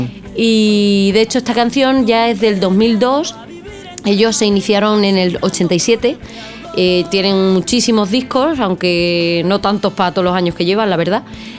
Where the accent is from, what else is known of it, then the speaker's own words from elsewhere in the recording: Extremadura, Spain; yo como buena extremeña que soy